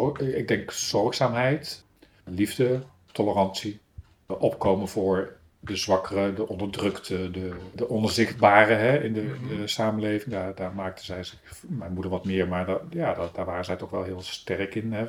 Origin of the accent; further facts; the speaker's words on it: Breda, North Brabant, Netherlands; born there; accent: Brabant; En na 30 jaar omzwervingen buiten Brabant weer terug in Brabant. Geboren in Breda.